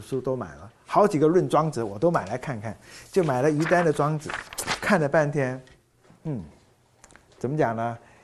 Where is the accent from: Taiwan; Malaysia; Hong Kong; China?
Taiwan; born there; 像我们这种就是第一代到台湾的第一个，所以我妹妹没有。我两个老哥都是福建出生的，我是第一个台湾出生的，所以才有